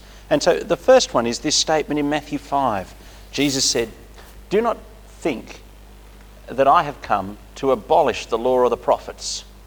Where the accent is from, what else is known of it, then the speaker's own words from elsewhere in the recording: West Pennant Hills, New South Wales, Australia; I grew up living in West Pennant Hills, on Pennant Hills Road